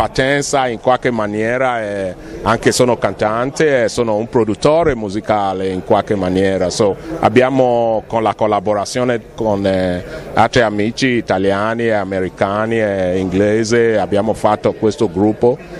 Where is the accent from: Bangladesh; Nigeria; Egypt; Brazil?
Nigeria; Italian is a second language; now in Italy; Io sono nigeriano.